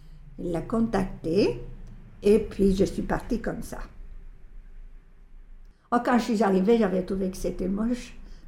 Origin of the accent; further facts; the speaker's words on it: Bolivia; also born or lived in Chile; je suis née au Chili, le 18 juin 1934. J'ai 82 ans. Mais il faut dire que le Chili, je ne connais pas beaucoup parce que à 4 ans, mes parents, ils ont immigré en Bolivie. Donc pour moi, c'est la Bolivie qui est mon pays.